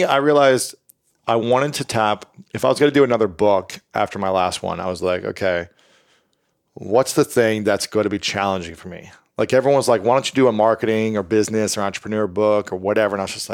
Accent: Midwest, United States; Whereas boys growing up in the Midwest, in general, I'm not saying everyone, and from my personal experience, I wasn't able to share my feelings.

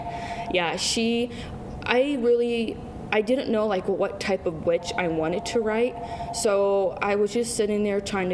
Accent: Knoxville, Iowa, United States; also born or lived in Pella, Iowa; Yes. I was born in Pella, Iowa, and then me, my mom, my sister, my brother moved from Pella to Knoxville, and I grew up here.

